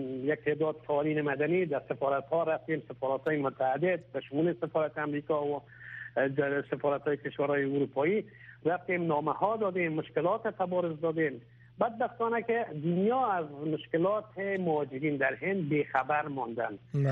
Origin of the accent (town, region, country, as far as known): Afghanistan